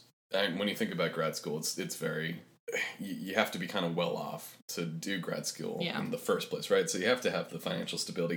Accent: Cleveland, Ohio, United States; Well, and we grew up in Cleveland, so I mean, it's a city, but it's a smaller city.

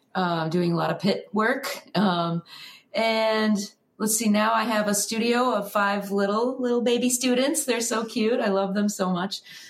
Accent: Wisconsin, United States; also born or lived in Richmond, Virginia; now in Illinois, United States; and I live in Illinois now. I'm from Wisconsin. But I lived in Richmond, Virginia for about 12 years

